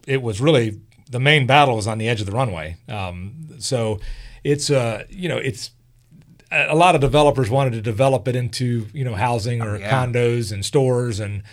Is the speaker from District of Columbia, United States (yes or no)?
no; Tampa, Florida, United States; Yeah, that's growing up in Tampa, Florida.